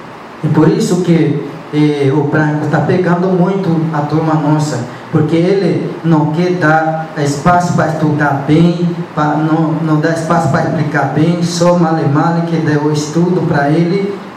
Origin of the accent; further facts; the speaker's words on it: Paraná, Brazil; born there; Porque eu nasci aqui em Paraná, na cidade real antiga, em Boeté